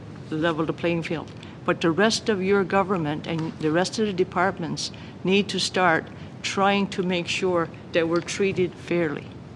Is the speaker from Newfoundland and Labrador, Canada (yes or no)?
yes; Newfoundland and Labrador, Canada; And we know the difference because we live in Labrador. We come from Labrador.